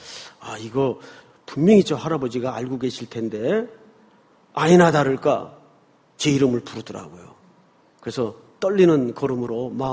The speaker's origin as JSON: {"language": "Korean", "region": "Daegu", "country": "South Korea", "tie": "born or raised there", "said": "제 어릴 때 기억이래야 그 대구에서 어린 시절을 보냈기 때문에 그때 기억이 단편적으로 남아있습니다."}